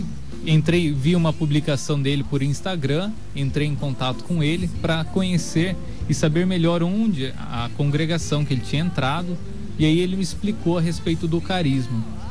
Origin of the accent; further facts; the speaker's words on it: Pompeia, São Paulo, Brazil; tenho 25 anos e venho de Pompeia, interior de São Paulo.